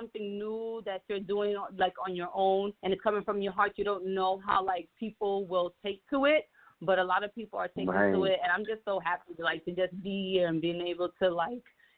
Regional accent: Brooklyn, New York, United States; Yes, hi. So I'm from Brooklyn, New York.

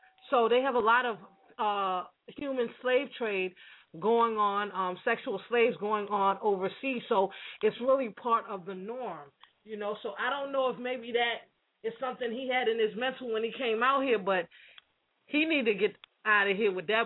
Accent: Nigeria; I have nothing against foreigners, and I'm Nigerian myself, and I love French.

